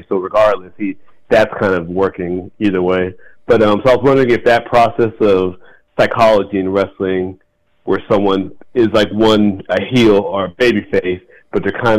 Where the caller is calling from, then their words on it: Portsmouth, Virginia, United States; from Portsmouth, Virginia.